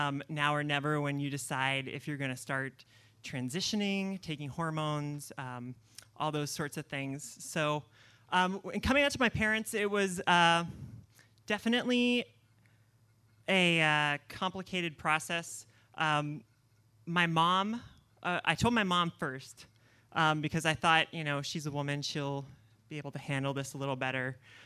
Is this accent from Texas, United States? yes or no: yes; Texas, United States; I grew up in Texas in a sort of like secluded little suburb.